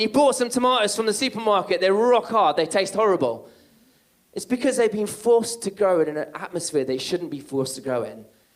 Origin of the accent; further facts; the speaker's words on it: West Midlands, United Kingdom; And I grew up in Herefordshire. When I came to England, I spent my teenage years in Herefordshire.